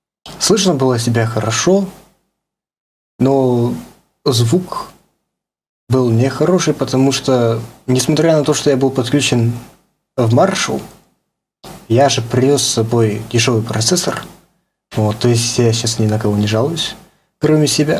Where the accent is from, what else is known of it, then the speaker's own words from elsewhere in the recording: Russia; потому что мы же из России